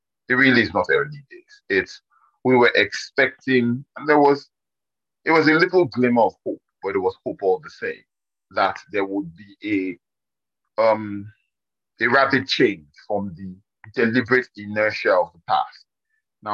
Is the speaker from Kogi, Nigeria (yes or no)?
yes; Kogi, Nigeria; Small correction, I'm from Kogi, very small correction. My mom is from Benue, I'm also from Benue, but you know we live in a patrilineal society